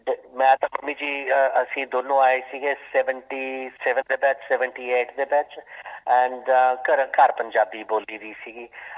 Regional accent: Talwan, Punjab, India; ਪਿੰਡ ਹੈਗਾ ਸਾਡਾ ਤਲਵਣ, ਉਹ ਉੱਦਾਂ ਅਸੀਂ ਬੈਲਗੇ ਦੇ ਹਾਂ, ਤਲਵਣ ਪਿੰਡ ਹੈਗਾ ਆ ਨੂਰ ਮਹਿਲ ਤੋਂ 11-9 ਕਿਲੋਮੀਟਰ ਸਾਊਥ ਪੈਂਦਾ ਆ, ਤਾਂ ਜਲੰਧਰ ਡਿਸਟ੍ਰਿਕਟ ਦੇ ਵਿੱਚ ਪੈਂਦੇ ਹਾਂ ਅਸੀਂ।

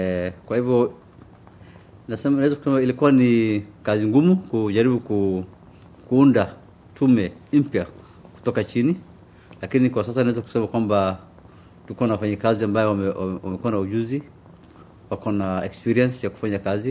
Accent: Kenya; Na kama Wakenya, kama Mkenya, mimi nilikuwa nasikia mbaya

